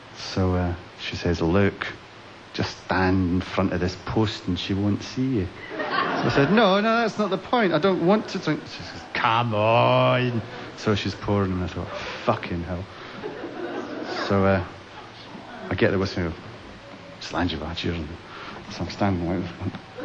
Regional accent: Scotland, United Kingdom; So I said, "No, I'm Scottish, actually."

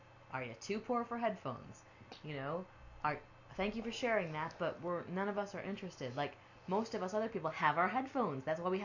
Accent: United States; That's because I'm American and I'm allowed to be.

